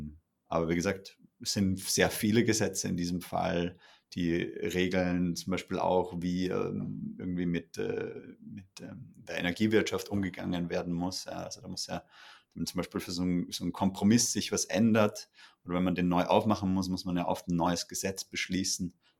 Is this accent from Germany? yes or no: no; Austria; weil ich nicht in Deutschland aufgewachsen bin, ich bin Österreicher